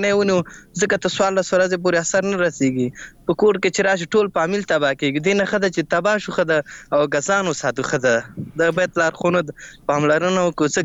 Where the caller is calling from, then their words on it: Laghman, Afghanistan; اړیکه مې لغمان څخه نیولې ده.